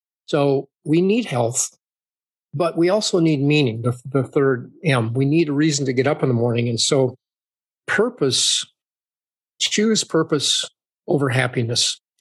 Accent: Minnesota, United States; I'm from Minnesota.

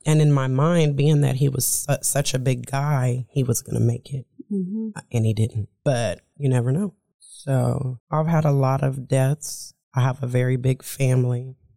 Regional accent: Topeka, Kansas, United States; also born or lived in Paris, Texas; So I was born in Paris, Texas, but I've been raised in Topeka all my life.

